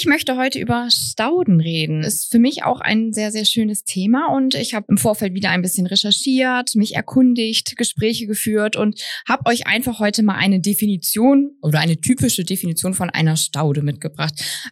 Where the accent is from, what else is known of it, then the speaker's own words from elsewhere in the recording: Northern Germany, Germany; und ich komme ja auch aus dem Norden oben